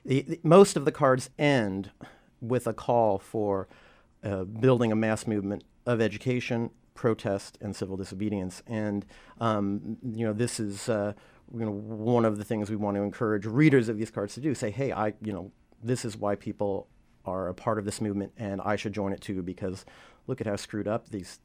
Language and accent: English; St. Petersburg, Florida, United States; It was a shock to see my hometown of St. Pete, Florida, have 500 people come out for an Occupy event. There was no activism there when I was growing up.